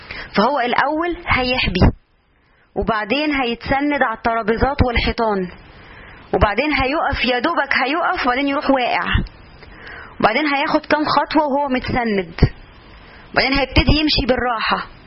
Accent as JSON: {"language": "Arabic", "country": "Egypt", "said": "إحنا كمجتمع مصري أو كمجتمع عربي شعوب عاطفية بزيادة"}